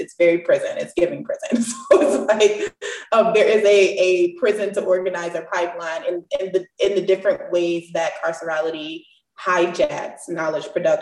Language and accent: English; New York, United States; I'm from the Bronx, New York. I'm from the hood.